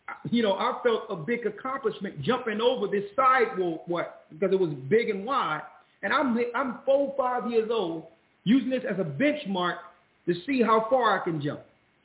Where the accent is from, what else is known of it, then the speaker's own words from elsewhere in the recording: Philadelphia, Pennsylvania, United States; The majority of the time, I was growing up in Philadelphia, and here it is. I'm in my 50s now.